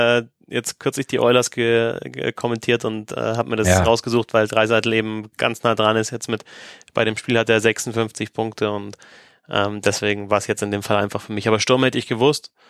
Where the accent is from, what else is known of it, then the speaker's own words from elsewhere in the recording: Landshut, Bavaria, Germany; ich komme ja hier aus Süddeutschland und Landshut